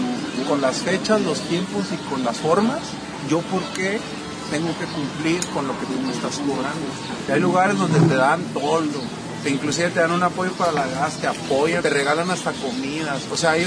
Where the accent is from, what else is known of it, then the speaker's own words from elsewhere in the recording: Chihuahua, Mexico; Aquí el invitado es Chihuahua, yo soy de Chihuahua.